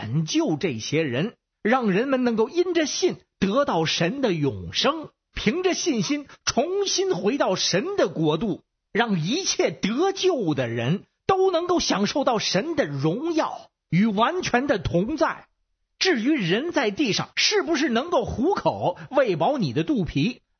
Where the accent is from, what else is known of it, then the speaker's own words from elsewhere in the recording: Beijing, China; 我是北京的